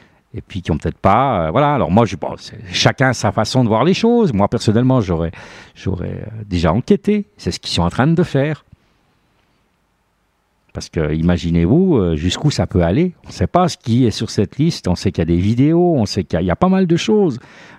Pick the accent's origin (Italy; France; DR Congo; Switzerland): Switzerland; au niveau de chez nous en Suisse